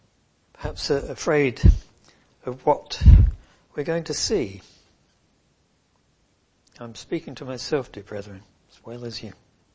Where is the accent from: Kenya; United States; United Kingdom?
United Kingdom; Particularly, I suppose, being British, we tend not to wear our hearts on our sleeves.